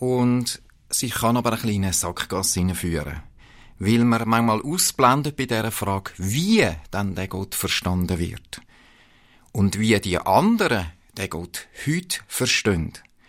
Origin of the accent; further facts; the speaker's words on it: Zurich, Switzerland; ich bin geheiratet mit Anna-Marie, meiner Frau. Wir sind im Zürcher Oberland aufgewachsen.